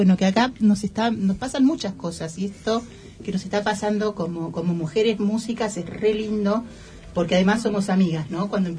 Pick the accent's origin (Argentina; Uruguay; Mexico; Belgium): Argentina; Patagonia; Somos de la Patagonia Argentina.